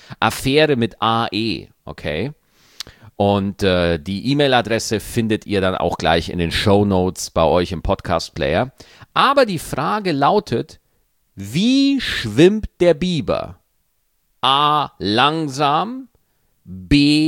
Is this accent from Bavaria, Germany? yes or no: yes; Bavaria, Germany; born there; einem gebürtigen Niederbayern